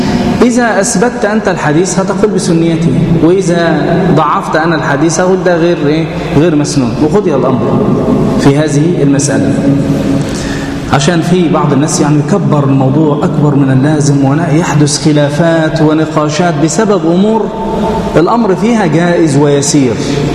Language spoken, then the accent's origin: Arabic; Egypt; وهو المشهور عندنا في مصر أننا نقنط في صلاة الايه